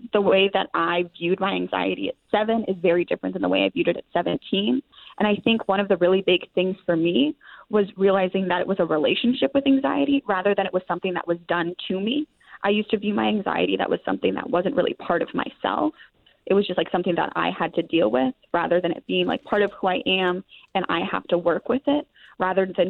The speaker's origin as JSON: {"language": "English", "town": "Orono", "region": "Maine", "country": "United States", "said": "Yes, I am. I'm from Orno."}